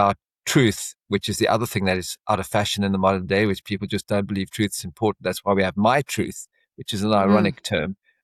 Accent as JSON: {"language": "English", "country": "South Africa", "tie": "born or raised there", "lives_now": "Australia", "said": "So I grew up in South Africa. You would have never guessed from the accent."}